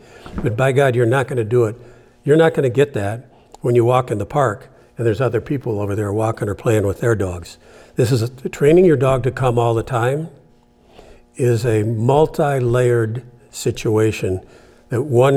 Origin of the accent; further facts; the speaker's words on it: Canada; now in United States; I grew up in Canada. I'm an American, but came back to the United States and have stayed.